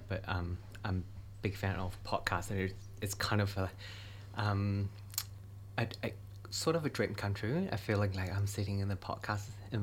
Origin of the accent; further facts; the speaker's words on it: China; now in New Zealand; originally was born and raised in China and then moved to New Zealand, being immigrant queer and being immigrant